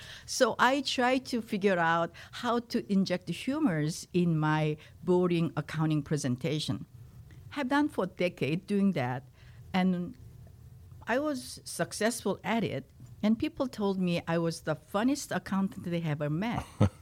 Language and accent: English; South Korea; English is a second language; moved away as an adult; now in United States; I came from Korea as a young woman, barely speaking English, and I achieved my dreams being a CPA and with an MBA.